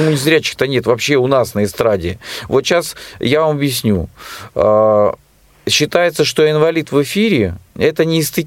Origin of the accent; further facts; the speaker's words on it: Rostov-on-Don, Rostov Oblast, Russia; вот, ты знаешь, говорят, Ростов-на-Дону, я же из Ростова-на-Дону, вот, джазовый город.